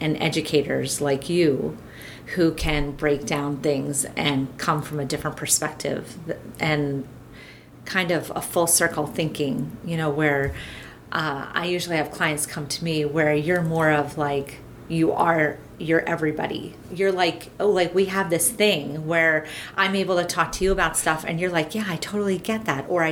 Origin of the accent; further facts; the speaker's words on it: New Jersey, United States; accent: Jersey twang; now in Minnesota, United States; I moved to Minnesota from New Jersey, so I've got a little bit of a Jersey twang to my voice, and I don't really fit into the Minnesota everything, except my O's have gotten longer over the 8.5 years I've been here.